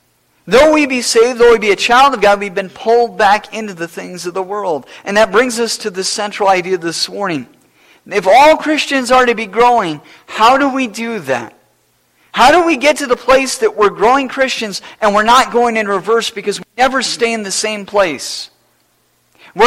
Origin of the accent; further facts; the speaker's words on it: Iowa, United States; And growing up in Iowa, there's no major league baseball team in Iowa. And so I remember living on the Iowa-Minnesota border.